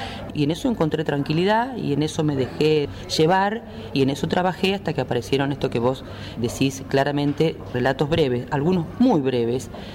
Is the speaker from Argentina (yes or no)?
yes; Argentina; no hablo de nosotros como argentinos, aunque también estamos orgullosos de ser quienes somos y a veces avergonzados.